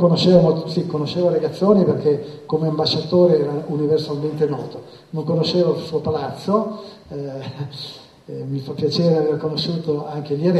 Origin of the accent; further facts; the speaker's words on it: Liguria, Italy; io sono ligure